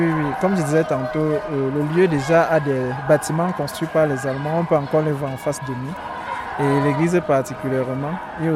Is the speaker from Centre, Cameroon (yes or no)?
no; Bouda, West, Cameroon; Pour moi particulièrement, je ne suis pas à Chang. Je suis un natif de Bouda, je suis à Bacham.